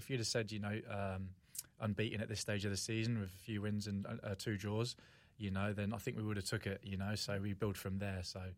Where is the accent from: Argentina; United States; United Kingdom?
United Kingdom; England; it's a place that although England's home, I went